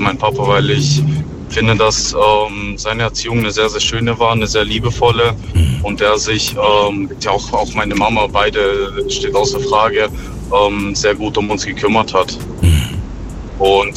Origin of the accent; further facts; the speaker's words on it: Germany; Nee, ich bin tatsächlich in Deutschland geboren.